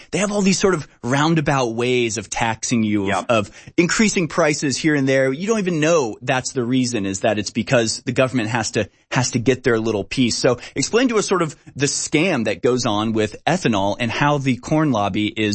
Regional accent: Houston, Texas, United States; I'm from Houston, their hometown, so I'm ashamed.

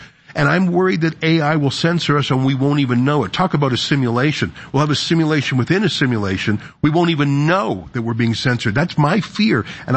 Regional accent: Canada; but I also know as a Canadian that we look up to America

